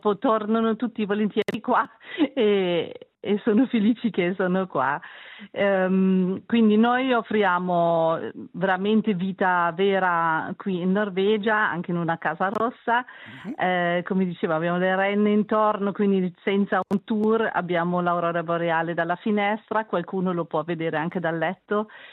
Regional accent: Hannover, Lower Saxony, Germany; Italian is a second language; now in Riva San Vitale, Switzerland; sono di Hannover. Però quando tu mi hai chiesto, io davvero ci ho fatto un pensiero, ho pensato ma sì che mi sento ticinese, perché poi la mia vita da praticamente adulta comunque alla fine l'ho fatta in Ticino, tutta a Riva

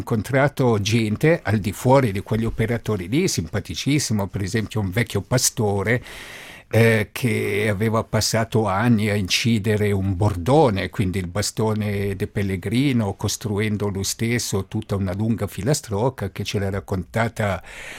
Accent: Lugano, Ticino, Switzerland; dicendo che io sono di Lugano

